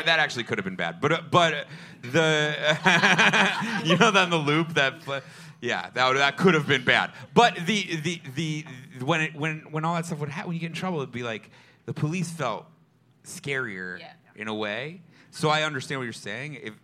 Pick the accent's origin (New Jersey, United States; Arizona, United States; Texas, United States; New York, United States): New York, United States; New York City; I grew up in Stuyvesant Town, and I always looked at the Hells Angels as like...